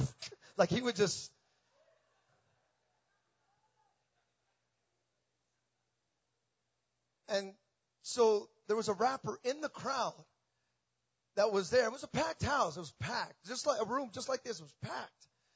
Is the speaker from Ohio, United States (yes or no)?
no; Hayward, California, United States; And I come from Hayward, California. It's right next to Oakland.